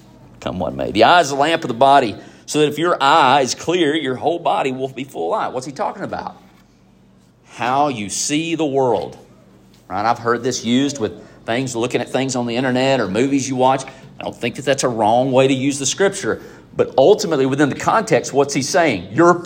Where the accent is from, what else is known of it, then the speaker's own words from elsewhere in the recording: Alabama, United States; I have to factor in that I'm from North Alabama, that I grew up Church of Christ, that I went to the local county school